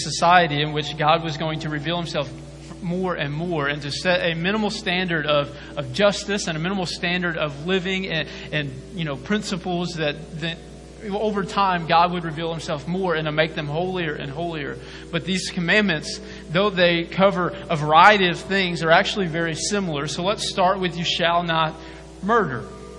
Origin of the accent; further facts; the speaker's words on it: Hopewell, United States; also born or lived in Springtown; I grew up in Springtown. I grew up in Hopewell. That's where I was born and raised.